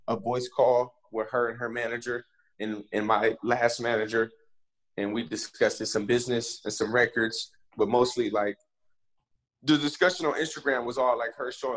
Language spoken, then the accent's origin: English; Stockton, California, United States; also born or lived in Oakland; Stockton, California. Yeah, it's my hometown. I was born in Oakland. Being raised in Stockton, we're like the countryside of California.